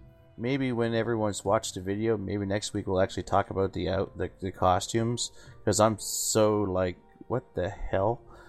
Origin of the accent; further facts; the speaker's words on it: Canada; Well, wait a minute. I'm Canadian.